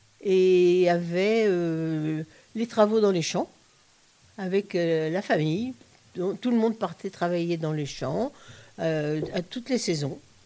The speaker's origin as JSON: {"language": "French", "town": "Joigny", "region": "Bourgogne-Franche-Comté", "country": "France", "tie": "born or raised there", "also_born_or_lived": "Paris", "said": "moi j'étais à Joigny pour toute mon enfance, parce que je suis née à Paris, mais mon père est décédé, j'avais 3 ans et ma soeur 2 ans, et c'était la déclaration de la guerre, donc ma mère nous a confié à sa grand-tante à Joigny."}